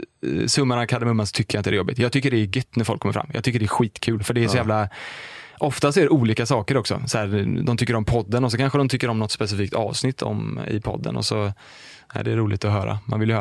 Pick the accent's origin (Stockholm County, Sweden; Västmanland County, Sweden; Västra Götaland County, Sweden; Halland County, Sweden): Västra Götaland County, Sweden; Smögen; Så flyttade jag till Smögen. Och så är jag uppväxt där. Det var nice alltså. Lugnt och skönt.